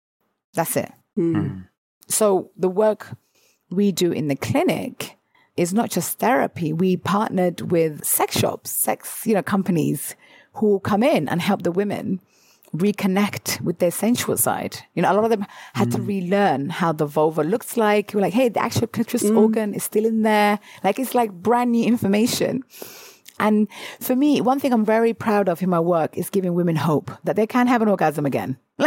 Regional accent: United Kingdom; Especially as British people, we don't talk about sex.

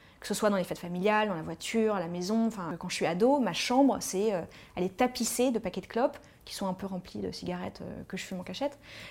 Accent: Paris, Île-de-France, France; Je suis parisienne, j'ai toujours grandi à Paris

